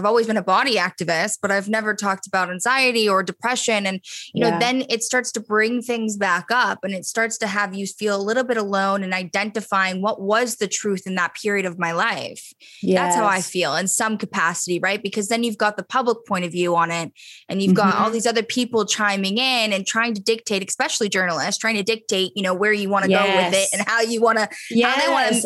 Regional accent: Encino, California, United States; I grew up in Encino on Louise Avenue.

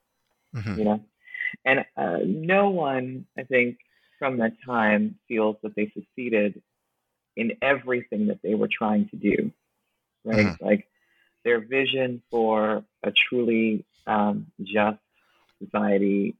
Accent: Brooklyn, New York, United States; growing up in Brooklyn, it's like folks were African, folks were Caribbean, folks were Latinx, folks were African-American.

